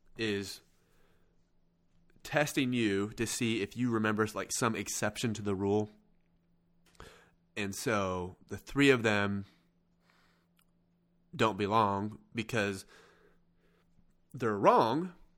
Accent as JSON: {"language": "English", "town": "Kansas City", "country": "United States", "said": "I'm a Kansas City Chiefs fan, if anything, because I'm from Kansas City area."}